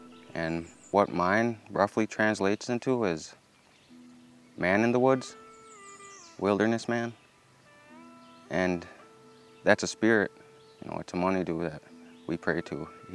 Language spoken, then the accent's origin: English; Wisconsin, United States; I come from the St. Croix, Chippewa Indians of Wisconsin band, and I work under the Education Department as a culture coordinator.